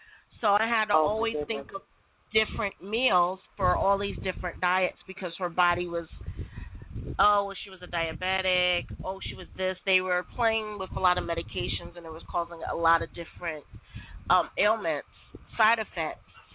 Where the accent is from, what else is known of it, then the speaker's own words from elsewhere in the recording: Philadelphia, Pennsylvania, United States; I was born at Roxburgh Memorial Hospital. I lived in Manayunk mm-hmm. majority of my life.